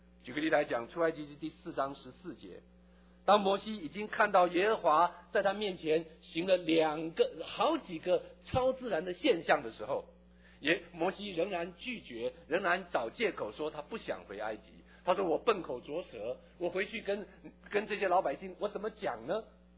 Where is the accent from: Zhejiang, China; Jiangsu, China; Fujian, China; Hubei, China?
Fujian, China; 我很想有人说福建人脾气坏因为我是福建人